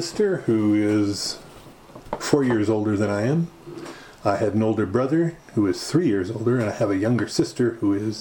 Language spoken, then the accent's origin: English; Denver, Colorado, United States; born there; I was born in Denver, Colorado, St. Luke's Hospital, delivered by Dr. Faust. In 1952, March 31st.